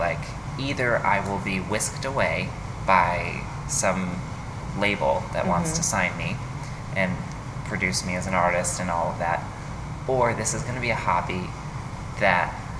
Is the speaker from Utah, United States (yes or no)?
no; Connecticut, United States; But anyway, so I grew up in Connecticut and love it there.